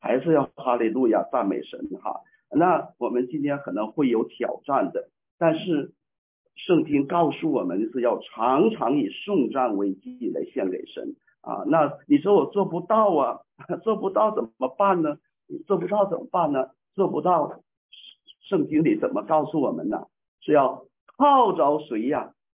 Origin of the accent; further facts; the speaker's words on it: Northeast China, China; 我们东北人小时候我小时候都是父母嚼完了食物塞到小婴孩的口里边哈。